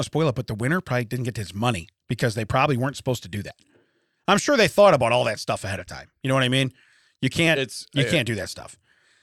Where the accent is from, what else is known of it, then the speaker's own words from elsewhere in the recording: Illinois, United States; We're from Illinois. We could bite somebody.